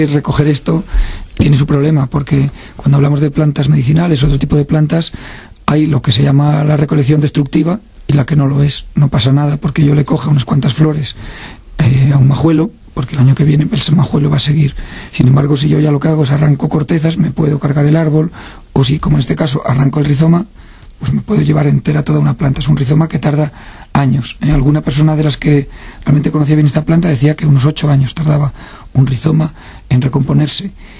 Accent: Cantabria, Spain; En Cantabria, yo soy cántabro, y entonces utilizamos mucho el uco, pero también el ucu, estas terminaciones, también se da en Asturias.

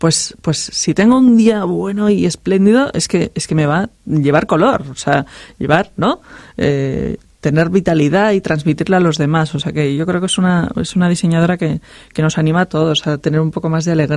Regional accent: Lleida, Catalonia, Spain; somos de Lérida, y ahí el trabajo básicamente es agrícola y ganadero.

